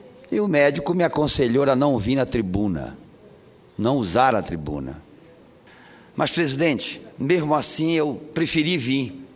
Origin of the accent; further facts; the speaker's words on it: Pará, Brazil; lá no meu estado chamam de pajé, não sei se no Amazonas é assim, quem adivinha as coisas. Lá no Pará é pajé.